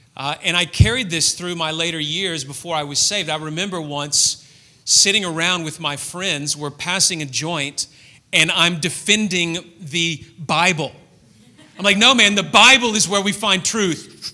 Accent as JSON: {"language": "English", "town": "Memphis", "region": "Tennessee", "country": "United States", "tie": "born or raised there", "said": "And I still remember where I was driving my car in my hometown of Memphis, Tennessee."}